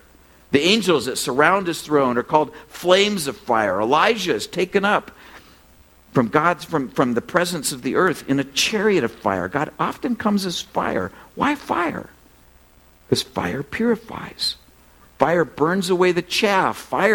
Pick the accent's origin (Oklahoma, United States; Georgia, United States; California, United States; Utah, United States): California, United States; born there; I was born in California, so I come by this naturally, okay?